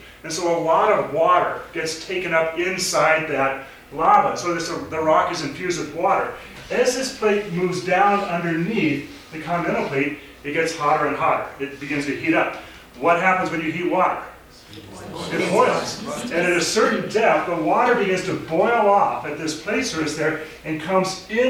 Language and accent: English; Los Angeles, California, United States; as my partner from San Francisco always reminds me, I grew up in Los Angeles